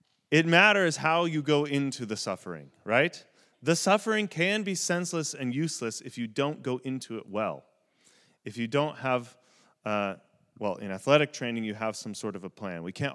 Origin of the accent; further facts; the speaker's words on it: United States; I just say American because I'm an American, right?